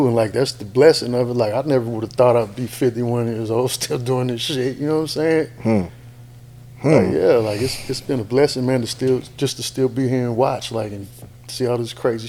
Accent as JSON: {"language": "English", "town": "LaPorte", "country": "United States", "tie": "born or raised there", "said": "I grew up in LaPorte."}